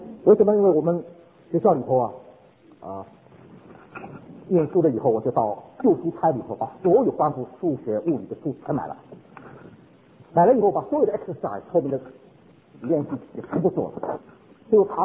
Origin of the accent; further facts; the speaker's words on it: Guangdong, China; 他是广东人，我也是广东人，晓得吗？